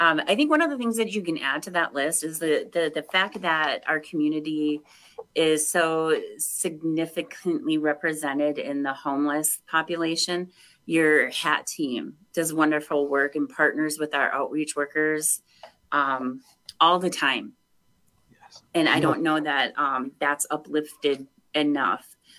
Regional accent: Minneapolis, Minnesota, United States; So I grew up in Minneapolis, so I'm an urban Indian, and I rode the bus from the time I was 5 years old.

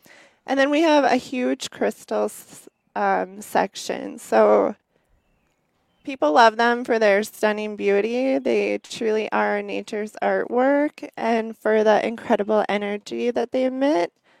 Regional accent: Winter, Wisconsin, United States; now in Hayward, United States; I grew up in Winter, Wisconsin, which is just 45 minutes away. But I moved here during my freshman year.

